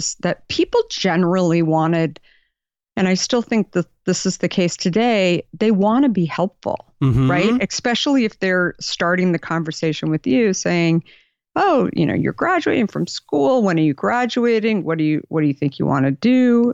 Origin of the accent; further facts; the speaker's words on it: Arizona, United States; You know, I grew up in Arizona. My family, I was the last of five kids, super middle class.